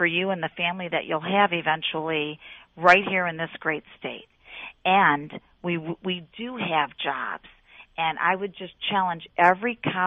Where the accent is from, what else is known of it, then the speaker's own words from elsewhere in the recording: Detroit, Michigan, United States; I was born on on Shane Street in the city of Detroit. My parents owned a tavern. We lived on top, youngest of 10 children. Mm-hmm. So I really grew up in the city